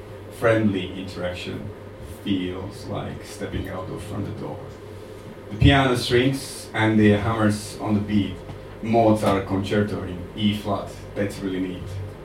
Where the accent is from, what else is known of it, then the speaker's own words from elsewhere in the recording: Slovakia; English is a second language; from Slovakia, for those who doesn't know.